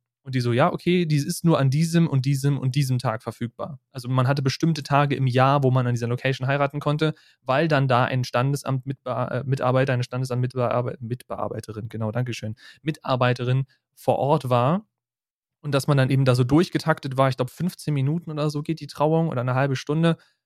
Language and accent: German; Berlin, Germany; Wir sind Berliner